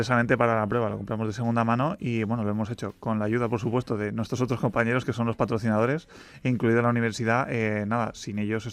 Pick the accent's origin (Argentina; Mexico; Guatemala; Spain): Spain; nosotros somos los únicos españoles que la han hecho